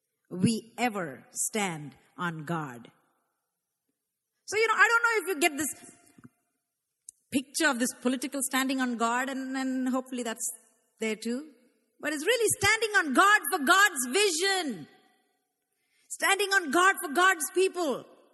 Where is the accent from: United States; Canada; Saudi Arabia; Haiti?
Canada; I am uniquely Canadian with my skin color and my accent.